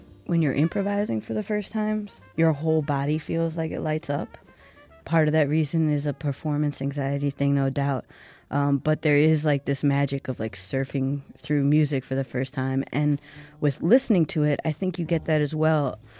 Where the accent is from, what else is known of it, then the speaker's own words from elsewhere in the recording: New York, United States; born there; So I was born in New York, and we moved actually the same year I started playing trumpet. And for a long time, I thought I wanted to get back to the East Coast.